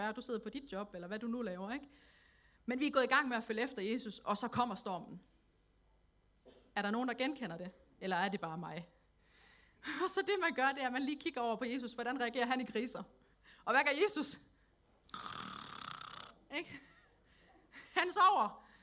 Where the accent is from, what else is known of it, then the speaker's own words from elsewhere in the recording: Region of Southern Denmark, Denmark; Jeg er skabsnordjyde, jeg er i virkeligheden fynbo.